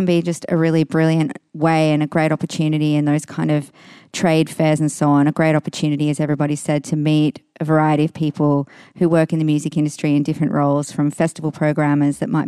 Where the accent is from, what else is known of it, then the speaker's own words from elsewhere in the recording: Australia; as an Australian going there